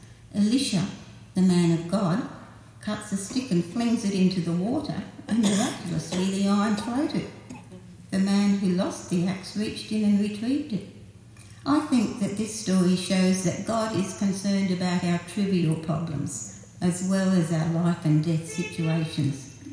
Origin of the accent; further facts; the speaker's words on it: Nambour, Queensland, Australia; born there; I was born in Nambour in 1948